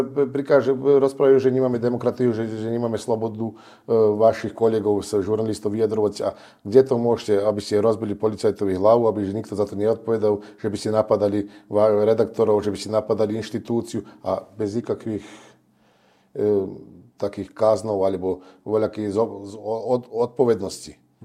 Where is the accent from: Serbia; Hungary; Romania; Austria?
Serbia; Slovak is a second language; now in Slovakia; Pochádzam zo Srbska, u nás boli demonstrácie, ja pamätám aj v 91. roku, aj v 99. roku boli, a v 2003.